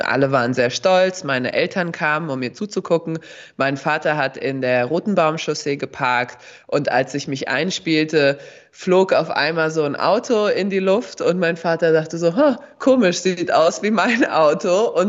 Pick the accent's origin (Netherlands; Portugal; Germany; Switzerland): Germany; Darmstadt, Hesse; als Hessin und vor allem als Mittelhessin oder Südhessin, sage ich mal, Darmstadt, wir sind umgeben von Wald, viel Wald, wenig Wasser, also wir haben kein Meer